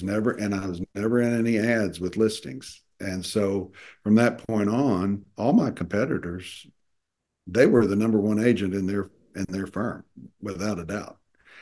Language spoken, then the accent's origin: English; Dallas, Texas, United States; I grew up in Dallas. I had lots of contacts. I just did. I just did. So I just knew lots of people in Dallas on all different levels